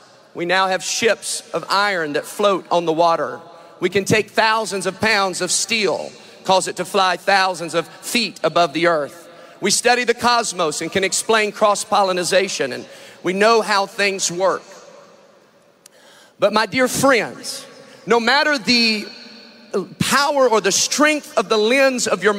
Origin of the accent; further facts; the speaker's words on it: Netherlands; I pastored in the Netherlands for 5 years. I'm a missionary's kid. I was raised in the Netherlands.